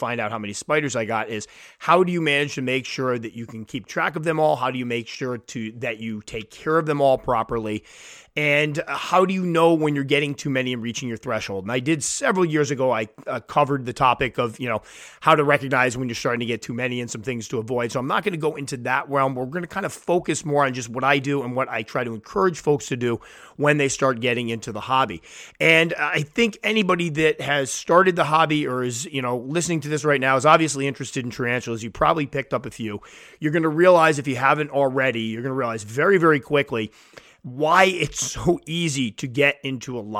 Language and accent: English; Connecticut, United States; was a high school biology teacher in Clinton, Connecticut, which is my home state.